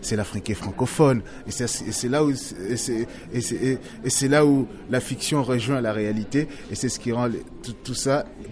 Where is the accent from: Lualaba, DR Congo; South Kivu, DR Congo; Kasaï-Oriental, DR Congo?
South Kivu, DR Congo; Bukavu; born there; also born or lived in Picardy; peu originaire de la Picardie, parce que je passais une grande partie de ma vie en Picardie. Et je suis né à Bukavu, par contre, Bukavu qui est à l'est du Congo, juste à la frontière du Rwanda, au bord du lac Kivu.